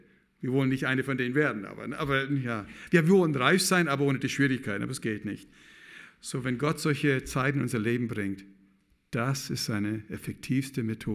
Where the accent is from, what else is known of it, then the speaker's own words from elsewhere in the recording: California, United States; German is a second language; ich komme aus der Mojave-Wüste zwischen Los Angeles und Las Vegas. Das ist nur ein bisschen südlich von Death Valley.